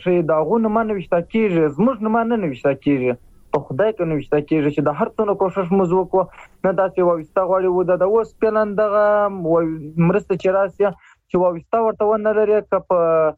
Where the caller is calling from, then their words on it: Musa Qala, Helmand, Afghanistan; زه په هلمند کې یم، په هلمند کې په مساکلا ولسوالۍ کې یم.